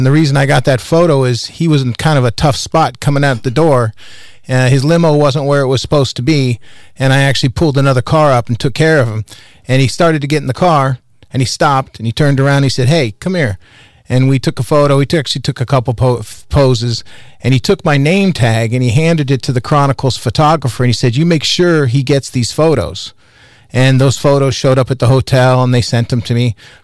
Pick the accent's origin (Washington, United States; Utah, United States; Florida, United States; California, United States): California, United States; San Francisco; I grew up in the Sunset